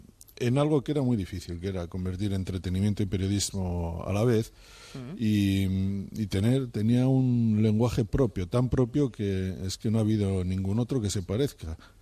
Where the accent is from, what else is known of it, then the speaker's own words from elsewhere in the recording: Bilbao, Basque Country, Spain; primero porque soy de Bilbao